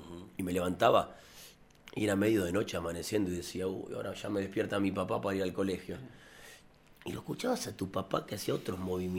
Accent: Argentina; lo que somos los argentinos realmente o con lo que yo era en mi barrio.

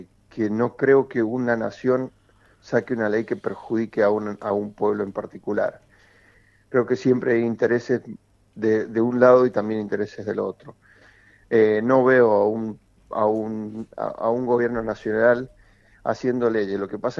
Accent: San Juan, Argentina; Yo me siento sanjuanino, pero también somos todos argentinos.

